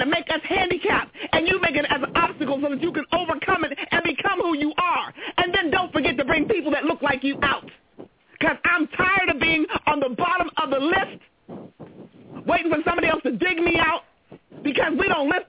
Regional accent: United States; But just because I tell you that I'm American and I can exercise my right

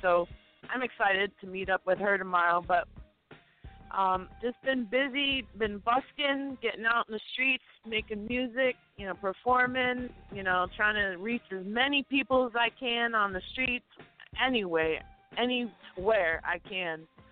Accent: Detroit, Michigan, United States; born there; I was born in Detroit, so I always have to show my love and support from my home birth town.

